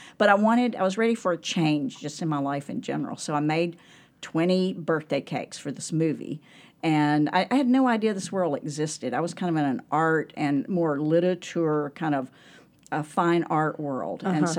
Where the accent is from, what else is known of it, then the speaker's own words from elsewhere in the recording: the South, United States; growing up in the South, food was like part of everything.